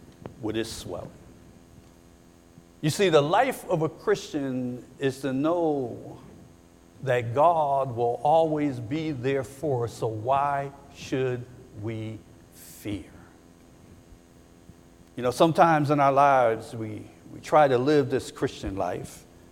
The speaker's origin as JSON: {"language": "English", "town": "Syracuse", "region": "New York", "country": "United States", "said": "I'm from Syracuse."}